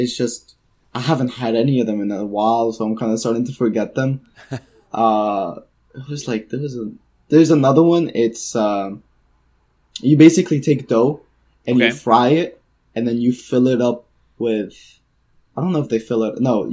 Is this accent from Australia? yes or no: no; Mansoura, Dakahlia, Egypt; English is a second language; I'm from Mansoura. Okay. So that's more of like, it's more of like, I would say like the heart of Egypt, really. Yeah. Okay. Because it's more of like the middle. It's not like the too crowded. It's not the richest. It's not the poorest.